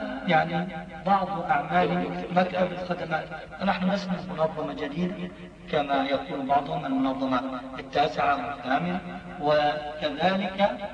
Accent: Palestine; أنا ابن فلسطين، أرضي راحة، بلدي ذهب، أهلي يعيشون إخواني يعيشون تحت حكم اليوم

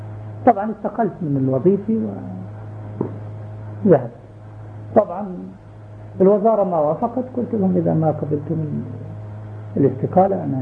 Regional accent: West Bank, Palestine; moved away as an adult; now in Amman, Jordan; أنا خرجت ماشيا من الضفة الغربية إلى الضفة الشرقية على الأرض.

